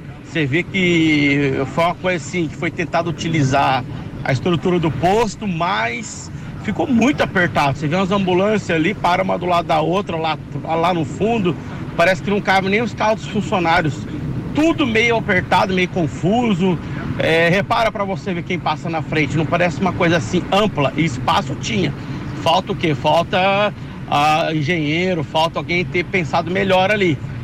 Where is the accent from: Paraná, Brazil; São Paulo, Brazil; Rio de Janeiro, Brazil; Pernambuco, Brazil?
Paraná, Brazil; Londrina; Pai Querer, quem passa ali no SAMU, eu sou de Londrina, 39 anos.